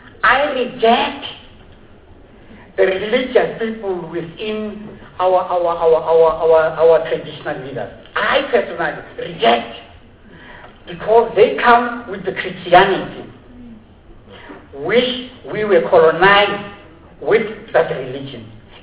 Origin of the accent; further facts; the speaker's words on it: Cape Town, Western Cape, South Africa; Mr. Chairman, I am from the Western Cape, Capetonians, traditional leaders.